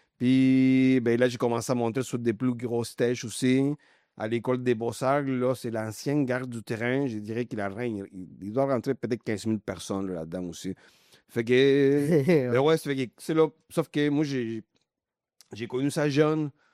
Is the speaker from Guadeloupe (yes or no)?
no; Santiago, Santiago Metropolitan Region, Chile; Au Chili, là, ben, moi, je suis né à Santiago. Là. C'était quand même une ville, là, de... à cette époque-là, peut-être 6 millions de personnes.